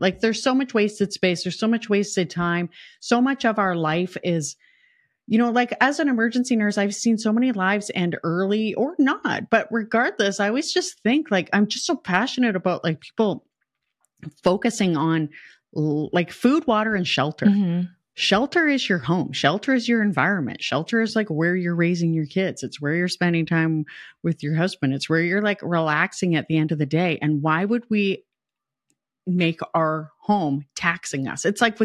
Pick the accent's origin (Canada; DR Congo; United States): Canada; because I'm from Canada and hockey is like a big thing.